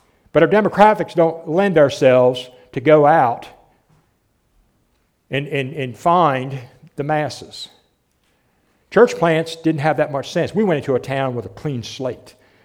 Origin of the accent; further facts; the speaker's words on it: Walnut Grove, United States; Yeah, I grew up over here in Walnut Grove.